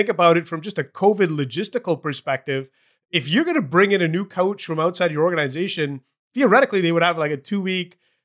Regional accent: Canada; My biggest fear as a Canadian hockey fan is that like Latvia or somebody will get Barry Trotz.

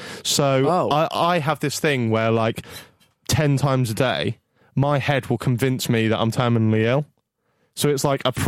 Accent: Norwich, East of England, United Kingdom; but then I am from Norwich

